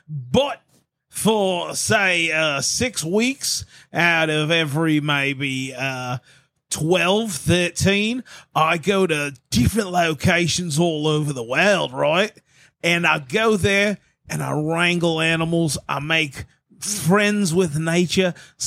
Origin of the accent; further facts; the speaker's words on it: Adelaide, South Australia, Australia; You're not far off. I'm from Adelaide.